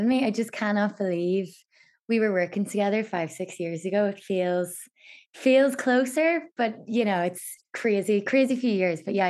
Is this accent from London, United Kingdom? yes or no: no; Omagh, Northern Ireland, United Kingdom; moved away as an adult; I'm from Omagh in County Tyrone, which is in Northern Ireland. So very center really of Northern Ireland, like an hour and a half from Belfast and 3 hours from Dublin. So went to school there all the way up through to 18.